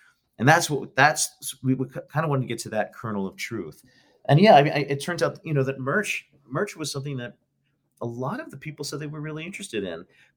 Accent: Philadelphia, Pennsylvania, United States; You know, I'm from Philadelphia.

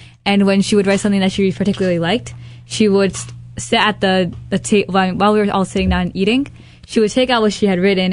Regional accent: Brooklyn, New York, United States; born there; now in Long Island, United States; We were born in Brooklyn.

